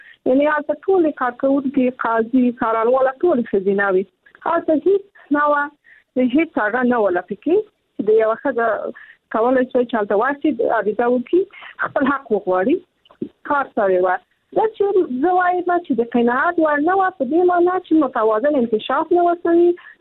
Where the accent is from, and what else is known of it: Afghanistan; born or raised there